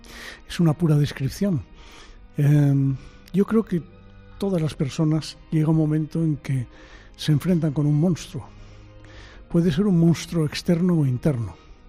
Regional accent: Spain; moved away as an adult; Salí vivo, yo creo que porque me exilié ya en la época universitaria, me fui de España.

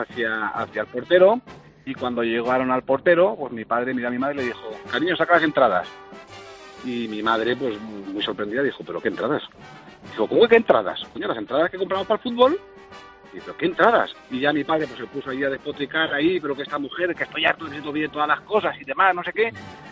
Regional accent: Valencian Community, Spain; now in Jumilla, Spain; te llamo desde Jumilla, pero soy valenciano.

